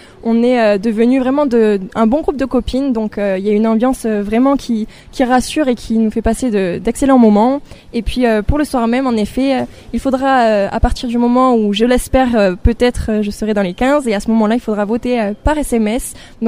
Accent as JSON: {"language": "French", "town": "Bergerac", "region": "Nouvelle-Aquitaine", "country": "France", "tie": "born or raised there", "said": "Je suis née à Bergerac. J'y étais aussi au lycée. J'y ai vécu pendant quasiment 20 ans. Et puis j'ai suivi donc mes études ensuite à Périgueux en licence de droit."}